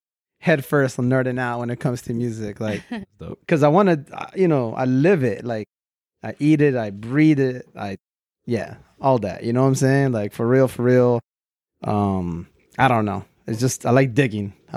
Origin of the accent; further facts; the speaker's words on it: Los Angeles, California, United States; I'm from East LA, I'm from Lincoln Heights, Boyle Heights. It's like El Barrio, you know, like real gang shit.